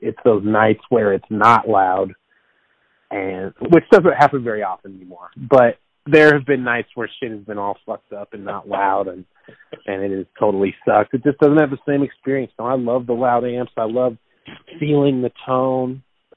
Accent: Denver, Colorado, United States; You know, I'm from Denver, born and raised, so I've seen a few shows there.

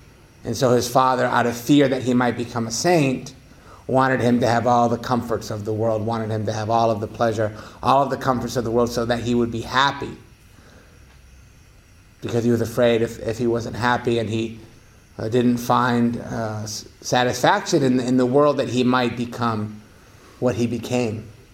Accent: United States; I grew up in America. I grew up in, you know, I didn't want for much.

